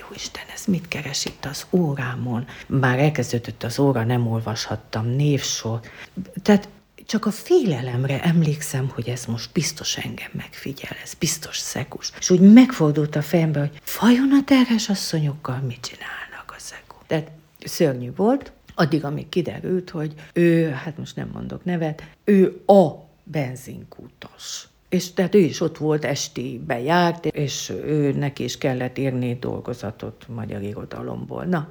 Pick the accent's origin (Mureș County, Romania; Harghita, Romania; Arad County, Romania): Mureș County, Romania; én teljes egészében mezőségi vagyok, mert édesanyám pusztakamarási, édesapám melegföldvári, csak hogy a nyárat mentén nőttem fel, de úgy ez úgy visszajött a mezőség.